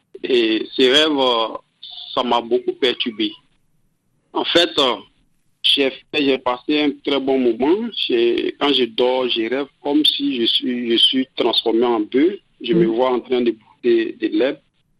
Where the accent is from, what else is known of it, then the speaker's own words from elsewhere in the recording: Côte d’Ivoire; Non, je suis originaire du Nord.